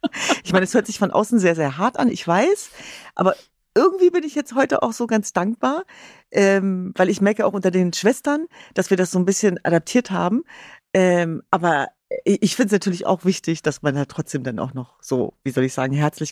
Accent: Hanover, Lower Saxony, Germany; denn ich bin ja vor allem eins, Norddeutsch und Hannoveranerin.

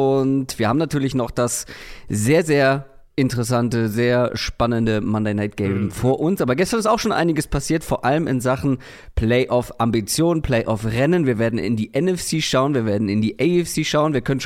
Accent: Hamburg, Germany; Für mich als Hamburger ist das alles das Gleiche.

